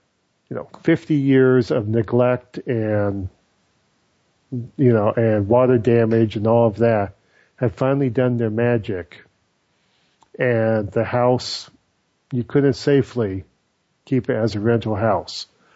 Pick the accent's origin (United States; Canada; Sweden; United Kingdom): United Kingdom; Scotland; And as a Scotsman, that bothers me.